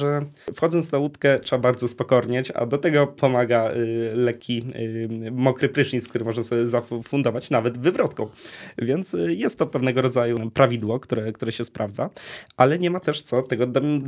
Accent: Kraków, Lesser Poland, Poland; Jestem dumnym krakowianinem

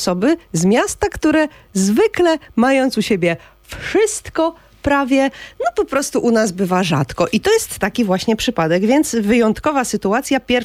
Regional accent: Kraków, Lesser Poland, Poland; Proszę o docenienie, że my z Krakowa to jednej cegły nie wzięliśmy na odbudowę

